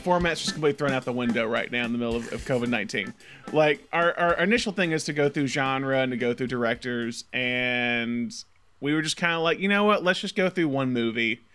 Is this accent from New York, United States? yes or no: no; Alabama, United States; growing up in Alabama, you pick one of the you pick University of Alabama or Auburn.